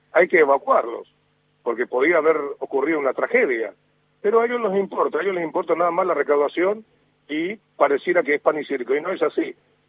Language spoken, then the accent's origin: Spanish; Paraguay; 2 millones de dólares en mi país, en Paraguay, en muebles.